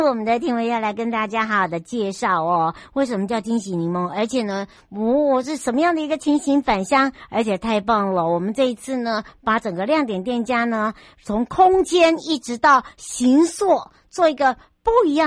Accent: Taiwan; 回到我的故乡花东纵谷

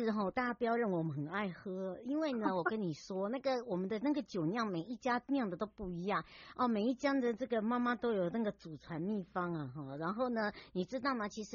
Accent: Hualien County, Taiwan; 回到我的故乡花东纵谷，我们的花莲了。

